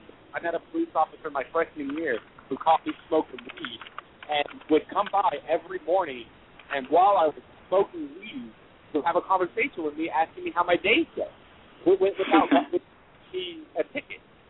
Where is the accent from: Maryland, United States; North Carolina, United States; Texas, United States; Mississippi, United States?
Texas, United States; All right. I'm from Texas. All right. I'm from Texas.